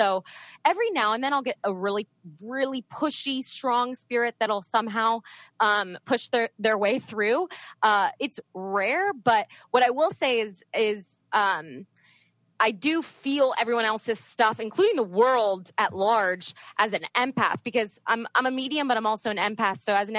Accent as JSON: {"language": "English", "region": "East Coast", "country": "United States", "tie": "born or raised there", "said": "it helped moving to the West Coast, because I grew up on the East Coast and not as many people were as open to what I do."}